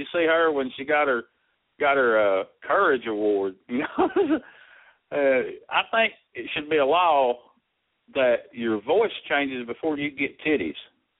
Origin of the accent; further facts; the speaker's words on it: Ottawa, Tennessee, United States; I'm from right outside Chattanooga. It's a town called Ottawa.